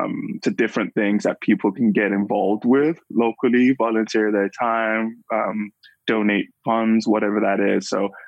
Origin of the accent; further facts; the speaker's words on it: London, United Kingdom; I grew up in London, lived there for about 15 years. It's where about 80% of my family lives.